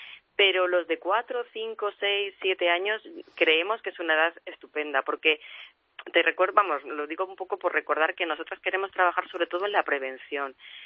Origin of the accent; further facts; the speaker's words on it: Spain; mi compañera es argentina y yo soy española